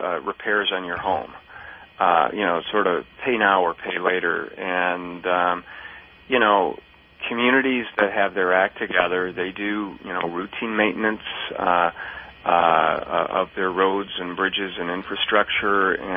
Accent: Battle Creek, Michigan, United States; in my hometown of Battle Creek

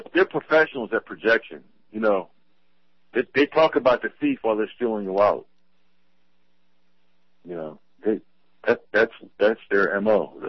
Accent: Pennsylvania, United States; I know about Rick, man. He's from my home state.

